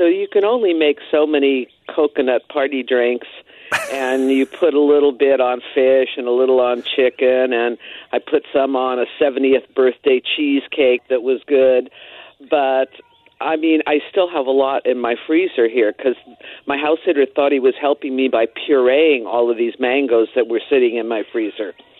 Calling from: Lanikai, Hawaii, United States; From Lanikai, Hawaii.

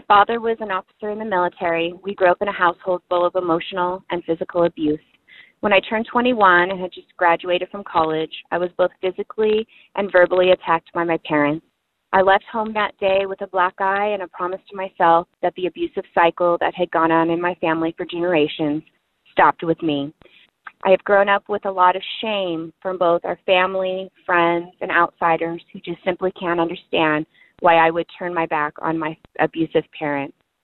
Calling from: Colorado, United States; I'm calling from Colorado.

